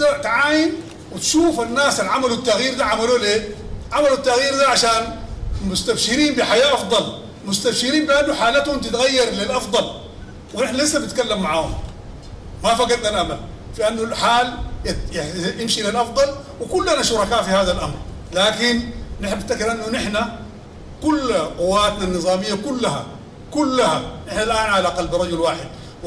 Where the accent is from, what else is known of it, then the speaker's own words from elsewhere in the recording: Sudan; نحن كسودانيين، وأنا قبل كده جيت هنا وقلت لكم أنتوا رأس الرمح في الحفاظ على عرض السودان